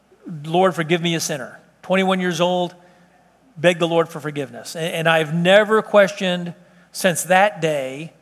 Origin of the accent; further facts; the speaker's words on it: Texas, United States; I go all over the world. People, where are you from? Texas. United States? I always like to say, well, currently.